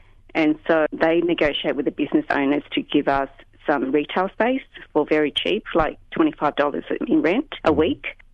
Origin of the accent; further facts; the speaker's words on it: Sydney, New South Wales, Australia; I'm from Sydney.